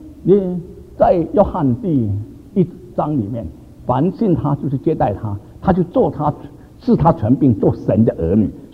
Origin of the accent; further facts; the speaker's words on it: Singapore; 有一次我小的时候在新加坡